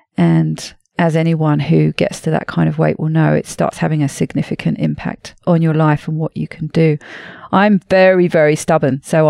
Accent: United Kingdom; now in France; Yes, I am a Brit, but I've been living in France for the last 17 years.

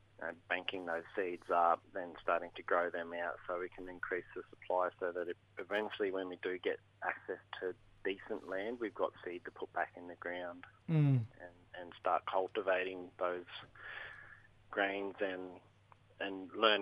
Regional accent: Toowoomba, Queensland, Australia; now in Sunshine Coast, Australia; I grew up in Toowoomba, Bud, and I'm currently living on Cabby Cabby Country, Sunshine Coast.

